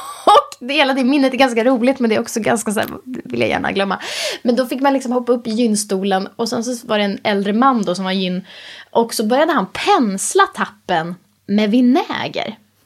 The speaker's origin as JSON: {"language": "Swedish", "town": "Visby", "region": "Gotland", "country": "Sweden", "tie": "born or raised there", "said": "Jag har vuxit upp i Visby, det är city."}